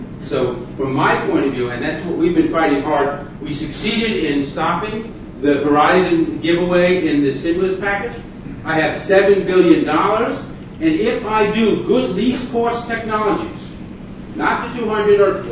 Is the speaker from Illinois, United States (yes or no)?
no; Bronx, New York, United States; born there; I was born in the Bronx, I went to City College, I love New York. New York is not the real world.